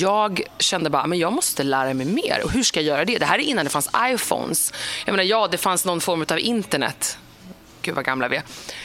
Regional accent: Örebro, Örebro County, Sweden; now in United States; Long story short, jag är från Örebro, gnällbältet. Sveriges fulaste dialekt. Sorry, Örebro. Still love you, men det är inte vackert.

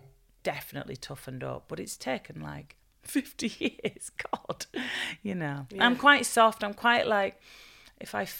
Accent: Bolton, North West England, United Kingdom; I was born and raised in Bolton, and then we moved out of Bolton just for a few years. So it was for the last year of primary school.

